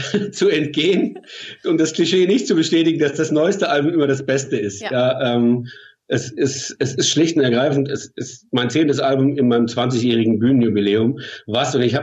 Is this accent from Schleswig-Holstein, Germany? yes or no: no; Mannheim, Baden-Württemberg, Germany; hat mich auch damals ziemlich gepackt, musikalisch, großartiger Sänger. Wir sind beide aus Mannheim.